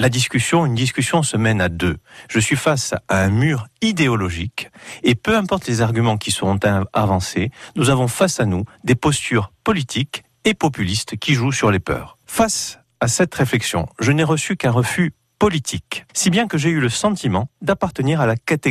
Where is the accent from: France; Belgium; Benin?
France; Bastia, Corsica; Moi, je voudrais prendre la parole en tant que Corse, Bastiais, entrepreneur.